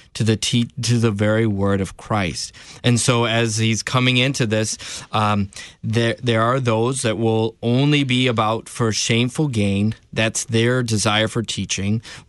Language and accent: English; Michigan, United States; I'm from Michigan. We're Michiganders.